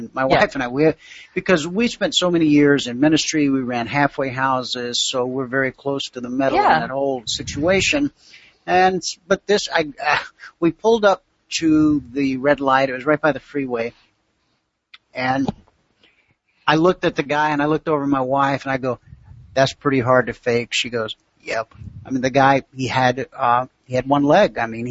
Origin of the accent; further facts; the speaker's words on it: the South, United States; Now, for me growing up in the South where everybody has a lawn, that smell of fresh cut grass